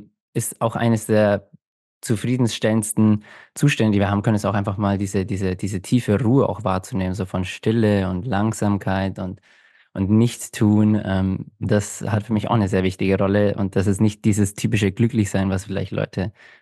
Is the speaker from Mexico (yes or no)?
yes; Mexico; now in Germany; Ich habe dir erzählt, ich komme ja eigentlich aus Mexiko